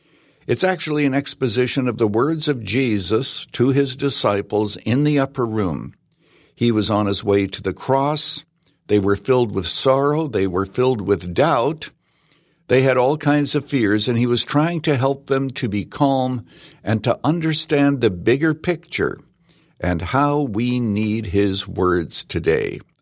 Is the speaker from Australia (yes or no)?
no; Canada; accent: Canadian; now in United States; You know, I came from Canada. I had a different accent.